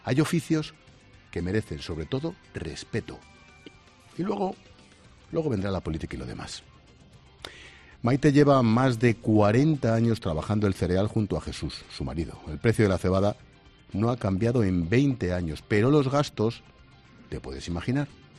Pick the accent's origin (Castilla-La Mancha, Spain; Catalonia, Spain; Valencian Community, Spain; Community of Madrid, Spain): Community of Madrid, Spain; Madrid; Los madrileños tenemos una ventaja y es que casi ninguno somos de Madrid. Mi madre era de Talavera de la Reina.